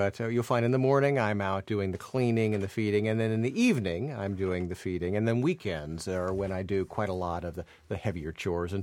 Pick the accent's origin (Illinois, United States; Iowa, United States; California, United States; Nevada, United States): Iowa, United States; born there; I was born in Iowa.